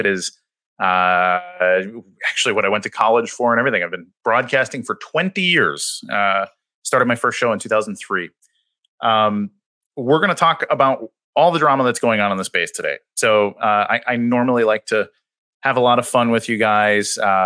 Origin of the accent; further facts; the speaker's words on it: Chicago, Illinois, United States; I'm probably going to call Åger Hansen because I'm from Chicago and that's how that name looks to me.